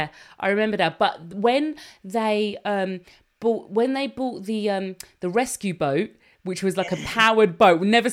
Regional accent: London, United Kingdom; For people who don't know, we grew up on the River Lee, which is a river that goes into the River Thames. It's from... It goes from North London.

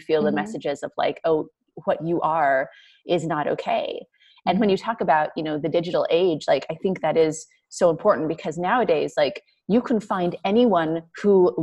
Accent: California, United States; I'd be like, California. And then I would just like, period.

